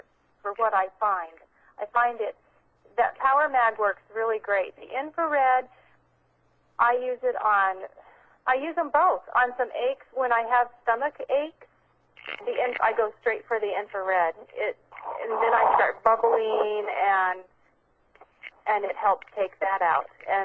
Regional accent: California, United States; From Northern California.

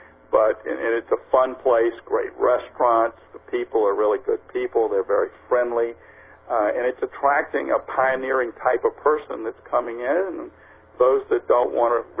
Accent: New Orleans, Louisiana, United States; I am from New Orleans, and I live here

